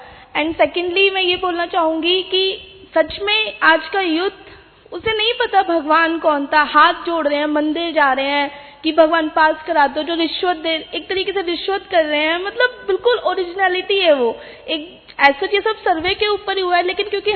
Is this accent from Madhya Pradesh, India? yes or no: no; Delhi, India; मैं दिल्ली से हूँ।